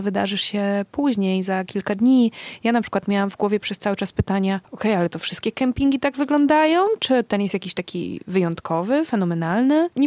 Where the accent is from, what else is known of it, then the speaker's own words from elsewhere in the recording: Słupsk, Pomeranian Voivodeship, Poland; Ja jestem z nadmorza, bo ja jestem ze Słupska, w związku z czym ja wychowałam się nad polskim morzem.